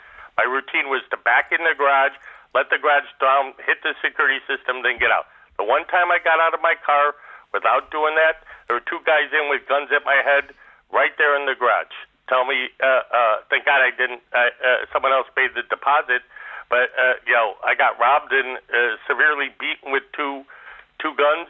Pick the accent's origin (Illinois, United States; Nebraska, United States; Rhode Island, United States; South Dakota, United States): Illinois, United States; I'm 60, but I remember, you know, where I grew up right outside of Chicago was still the end of what they call Tornado Alley.